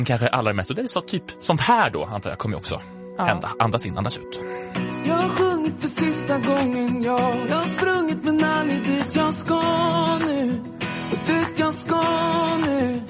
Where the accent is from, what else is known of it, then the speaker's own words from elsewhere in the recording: Karlstad, Värmland, Sweden; Jag är ju från Karlstad.